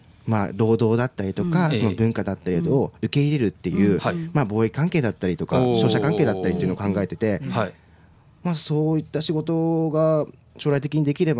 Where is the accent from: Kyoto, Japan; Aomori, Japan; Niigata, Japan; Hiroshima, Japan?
Niigata, Japan; Joetsu; まず日本、僕は日本出身です、から始まって、日本のどこ、新潟、でそこから上越、で上越ってどこって言って、まあ、米が美味しくてお酒が美味しくて、魚が美味しいところだよ